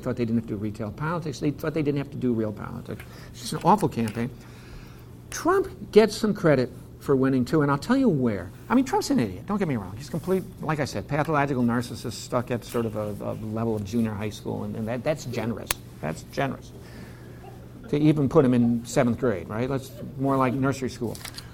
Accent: Iowa, United States; I'm not surprised by it because I'm from Iowa, so I see the candidates all the time

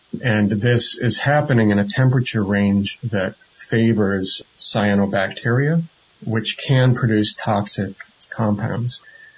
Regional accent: Northeast, United States

